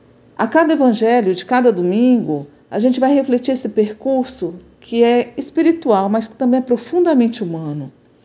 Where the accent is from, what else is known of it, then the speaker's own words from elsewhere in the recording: Fortaleza, Ceará, Brazil; mulher negra, cis, e sou de Fortaleza, no Ceará.